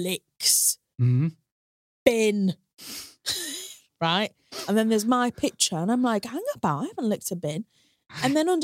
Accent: Hull, Yorkshire and the Humber, United Kingdom; obviously I grew up in Hull

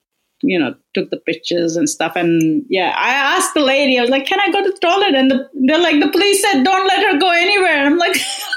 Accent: Melbourne, Victoria, Australia; I'm from Melbourne.

